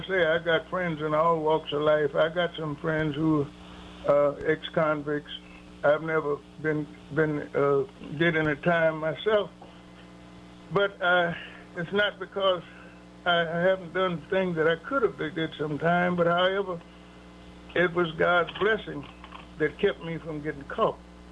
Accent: Memphis, Tennessee, United States; I have about 2 more years to serve before I can go back to to Memphis, my hometown.

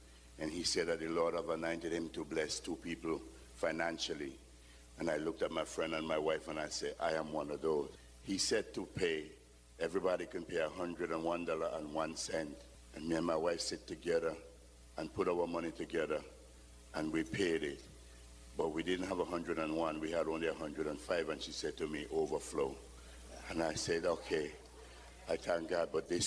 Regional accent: St. Vincent & Grenadines; I'm from St. Vincent in the Caribbean.

